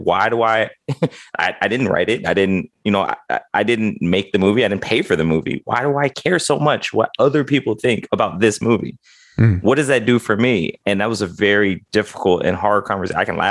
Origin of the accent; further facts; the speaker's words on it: Midwest, United States; I mean, for me, like, I was raised in the Midwest, and it was kind of like a get along to get along kind of scenario.